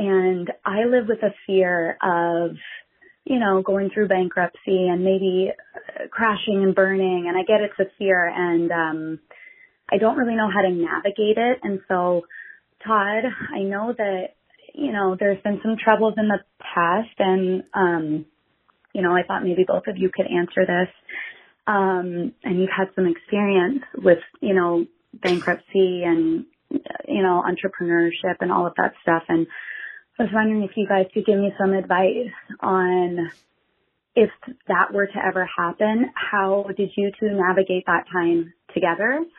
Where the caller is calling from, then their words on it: Ontario, Canada; I'm calling from Ontario, Canada.